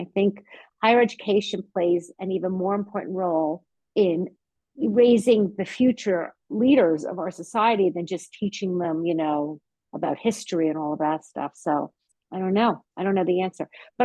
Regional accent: New York, United States; I'm also a New Yorker watching everyone move to Florida

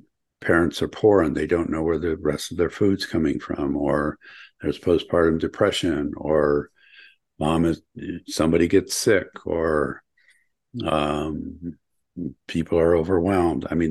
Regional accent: Ohio, United States; now in Colorado, United States; I grew up in Ohio, but I moved to Colorado in 1970.

